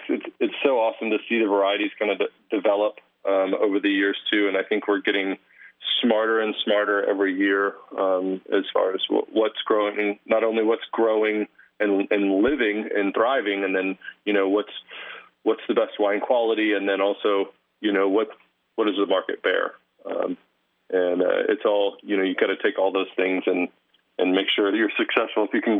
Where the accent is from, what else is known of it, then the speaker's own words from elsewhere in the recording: Texas, United States; also born or lived in Clarksville, Tennessee; But, my family, at least on my father's side, is from Texas. I was raised in Texas from 5 or 6 years old.